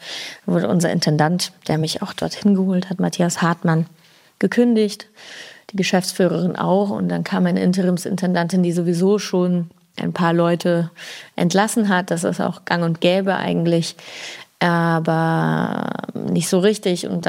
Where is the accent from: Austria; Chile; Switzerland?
Chile; Und wenn man sich bei uns in Chile für 14 Uhr verabredet, da kann man aber damit wetten, dass der erste mal so um 2:30 kommt